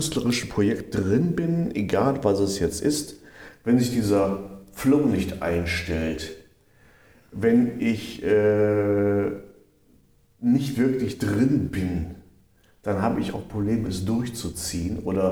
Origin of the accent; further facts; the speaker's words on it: Essen, North Rhine-Westphalia, Germany; Und ich komme ja aus Essen